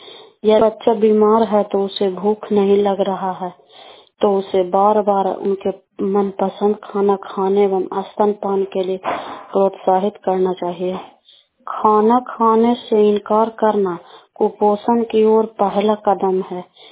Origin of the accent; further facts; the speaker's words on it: Dhaniyawan, Bihar, India; मैं धनियावा ब्लॉक की रहने वाली हूँ।